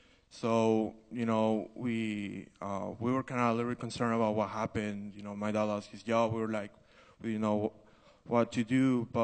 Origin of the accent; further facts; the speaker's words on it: Mexico; because we're from Mexico